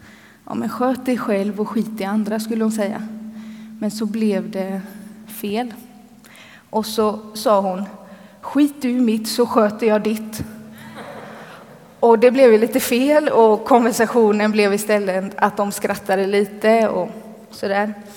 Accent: Småland, Sweden; Och jag kommer från Småland och har fortfarande ganska mycket släkt där.

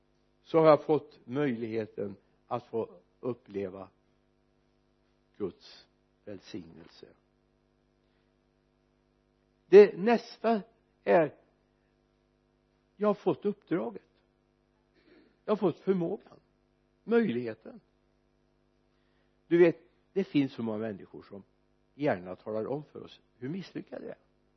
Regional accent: Mariestad, Västra Götaland County, Sweden; born there; Och det är inte hem till Mariestad där jag är född.

